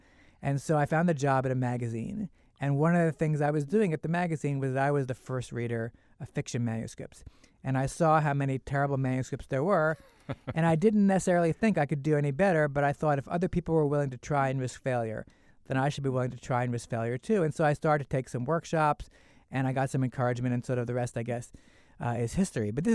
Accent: New York City, New York, United States; And I was born in New York City in 1964, and I grew up right near Columbia.

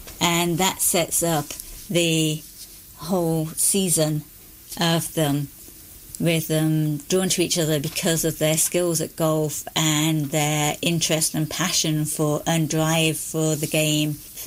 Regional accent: England, United Kingdom; I'm English.

